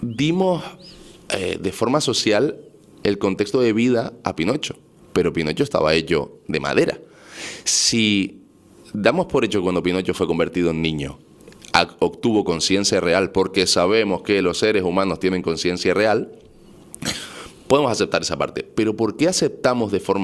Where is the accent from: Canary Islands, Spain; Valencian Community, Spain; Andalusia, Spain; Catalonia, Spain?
Canary Islands, Spain; sabe que soy un chico canario, tinerfeño, empresario, de 31 años.